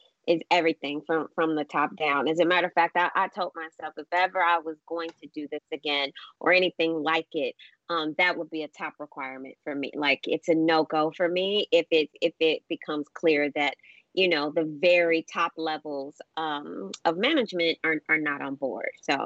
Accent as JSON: {"language": "English", "country": "United States", "said": "And for me, as an American, it was kind of like, wait, what?"}